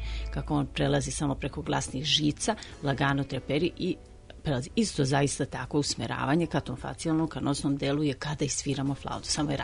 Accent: Valjevo, Kolubara District, Serbia; born there; pošto sam rođena u Valjevu, te godine su otvorili odsek duvački

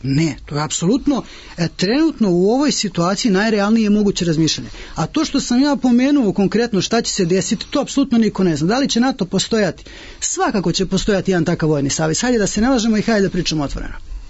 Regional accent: Serbia; kao Srbin, kao čovjek koji živi ovdje, kao državljanin Srbije

